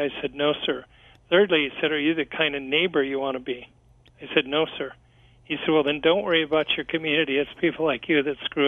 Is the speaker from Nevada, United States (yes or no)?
no; Kansas City, Missouri, United States; whether it's the blue sky day here in my hometown of Kansas City.